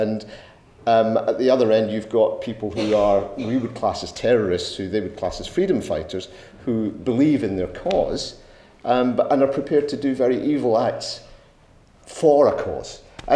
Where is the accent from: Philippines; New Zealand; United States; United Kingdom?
United Kingdom; both these two different parts of my personality that you naturally have as a British Asian